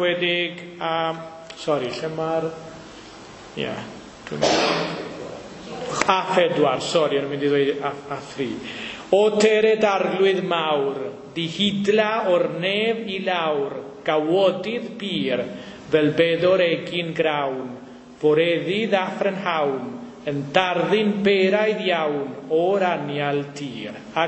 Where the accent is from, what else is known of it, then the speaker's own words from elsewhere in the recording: Trevelin, Chubut, Argentina; Welsh is a second language; Felly ges i fy magu yn yr Andes, rywle o'r enw Cwm Hyfryd, a mewn pentre neu tre o'r enw Trefelin. A yna nes i ddysgu Gymraeg yn Ysgol Gymraeg yr Andes